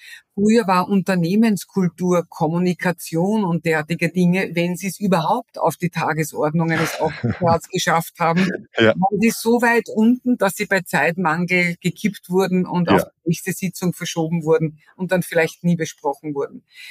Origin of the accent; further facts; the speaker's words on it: Vienna, Austria; accent: Austrian; now in Germany; bitte nicht irritieren lassen von meiner österreichischen Aussprache. Ich bin Österreicherin, ich bin Wienerin